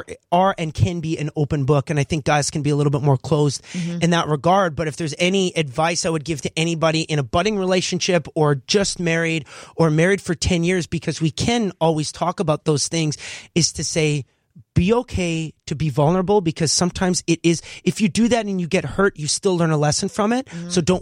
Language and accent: English; Canada; now in Nashville, United States; as a Canadian now living in Nashville